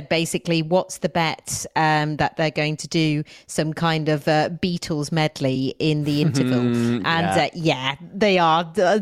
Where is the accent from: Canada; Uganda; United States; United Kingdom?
United Kingdom; Manchester, North West England; Even though I'm from Manchester, I've not been for quite some time.